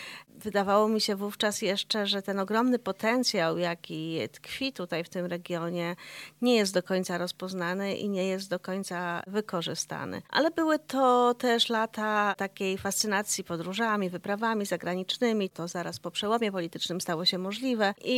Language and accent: Polish; Masovian Voivodeship, Poland; born there; Ja urodziłam się na Mazowszu, ale z Karkonoszami związana byłam od dziecka, odkąd pamiętam.